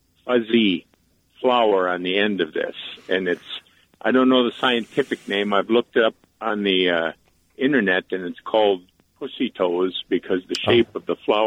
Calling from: Williston, North Dakota, United States; I'm calling from Williston, but I actually live in Minnesota.

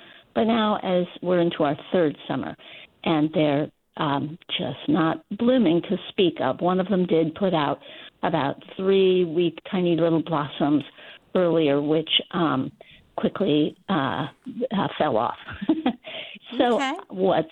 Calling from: Brunswick, Maine, United States; Yes, I am calling from Brunswick

